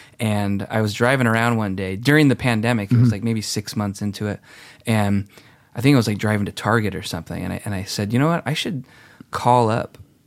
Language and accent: English; California, United States; especially for the Giants or the Warriors or the Niners, since that's my hometown teams.